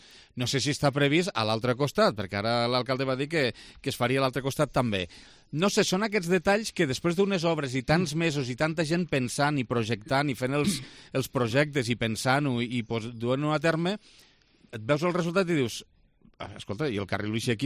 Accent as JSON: {"language": "Catalan", "town": "Lleida", "region": "Catalonia", "country": "Spain", "said": "Ho dic com a lleidatà, mare lleidatana, padrins de Lleida, vull dir..."}